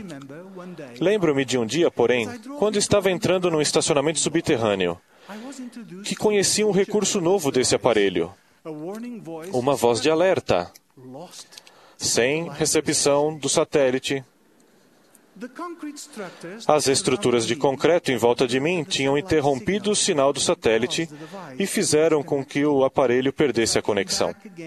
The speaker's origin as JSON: {"language": "Portuguese", "country": "Portugal", "tie": "born there", "said": "No meu país natal, Portugal, por exemplo"}